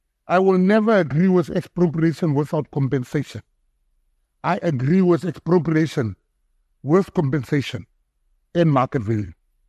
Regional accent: Western Cape, South Africa; first language Afrikaans; English is a second language; In the Western Cape, I'm colored. Afrikaans is my first language.

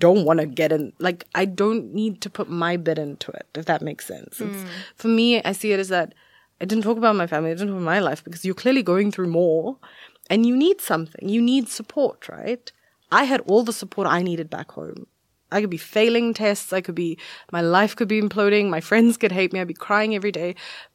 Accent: South Africa; also born or lived in India; because we moved to South Africa from India. So we were just the three of us. I'm an only child. It's just me, mom and dad. And we moved to a different country when I was very young

